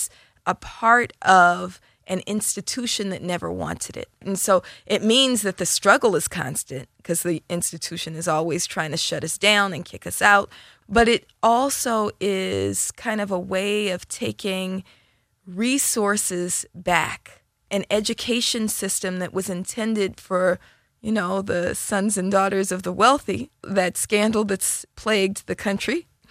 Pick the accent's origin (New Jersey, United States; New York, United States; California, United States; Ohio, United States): California, United States; Oakland; born there; So I was born in Oakland in the 1970s.